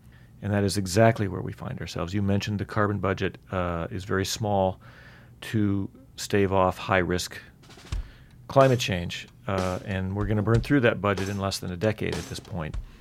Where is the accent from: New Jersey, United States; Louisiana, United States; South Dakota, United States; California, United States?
South Dakota, United States; I grew up in the Black Hills in South Dakota.